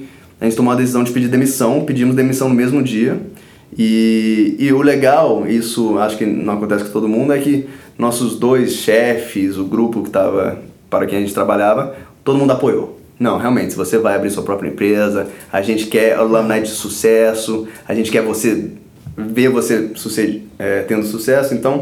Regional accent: Brazil; born there; a vontade de fato causar impacto no país onde eu nasci. Eu amo esse país, eu amo o Rio.

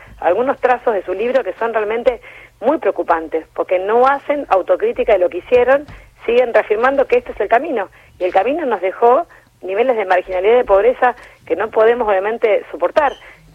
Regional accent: Argentina; digo, nosotros como argentinos y argentinas

